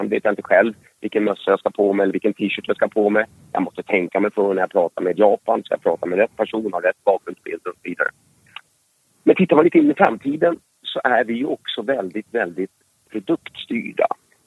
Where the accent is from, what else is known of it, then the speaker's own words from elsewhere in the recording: Upplands Väsby, Stockholm County, Sweden; now in Ekerö, Sweden; Jag är född och uppvuxen i förorten i Upplands Väsby och bor sedan, tiden går så fort, 15-tal år tillbaka ute på Ekerö efter Stockholm. Jag har en liten övernattningslägenhet i Stockholm också